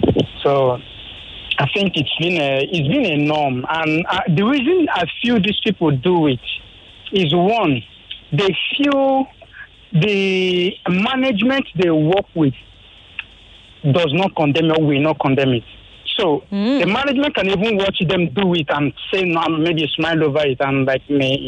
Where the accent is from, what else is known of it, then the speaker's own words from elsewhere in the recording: Nigeria; Yes, when this country is concerned, I'm a Nigerian, I'm not a Liberian.